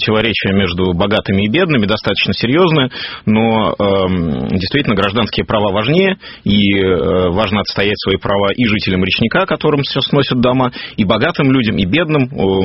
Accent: Saint Petersburg, Russia; мы же петербуржцы

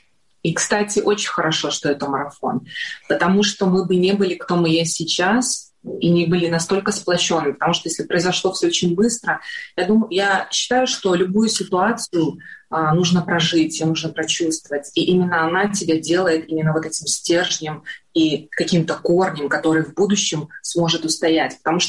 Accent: Belarus; не зря у нас деды были партизанами классными, да, как бы, и белорусы знают, что мы сильные партизаны

